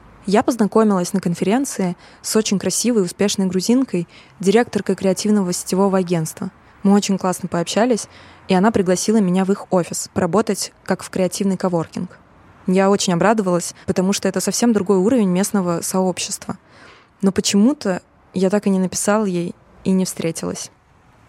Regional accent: Russia; никогда больше не скрывала, что я из России

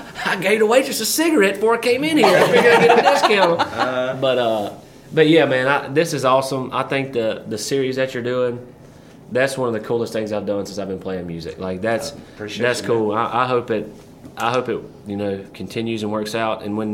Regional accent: Grand Bay, Alabama, United States; if I had somewhere in my hometown where I could go sit down and listen to, there's 25 people in Grand Bay, Alabama

